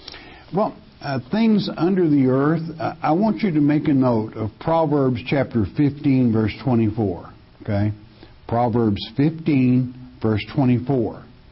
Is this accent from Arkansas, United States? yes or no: yes; Gravette, Arkansas, United States; born there; now in Oklahoma, United States; I was born in Gravette, Arkansas, but I live in Oklahoma.